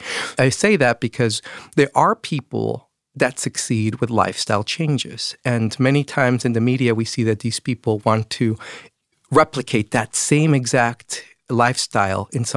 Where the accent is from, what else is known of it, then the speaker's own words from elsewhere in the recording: Mexico; My wife is Puerto Rican. I'm from Mexico.